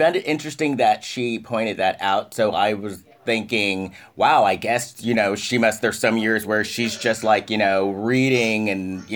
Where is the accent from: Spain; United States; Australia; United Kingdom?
Spain; I lived in Spain. I grew up in Spain. Well, actually, you know, my early to late teen years, I lived in Spain.